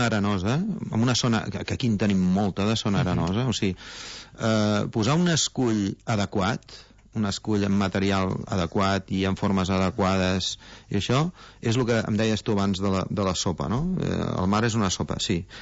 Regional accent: Vilafranca, Catalonia, Spain; jo sóc de Vilafranca

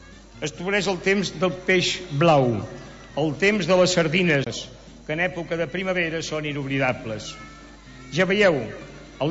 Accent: Sant Miquel de Campmajor, Catalonia, Spain; born there; Resulta que el meu poble de naixement, Sant Miquel de Campmajor, ficat allà dalt entre muntanyes en el camí del Collell i d'Olot, amb totes les cases disseminades

